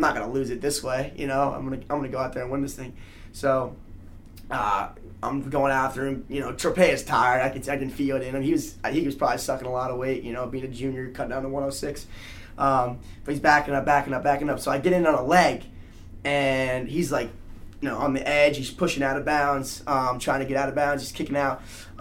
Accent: Randolph, United States; he actually has a club in my hometown in Randolph. So it was just like a five-minute drive.

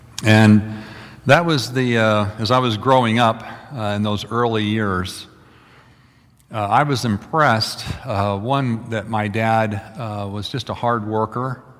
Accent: Philadelphia, Pennsylvania, United States; born there; also born or lived in Norwich, New York; But we grew up, I was born in Philadelphia. Just a little bit about my background, just so I'm not a talking head up here, but born in Philadelphia.

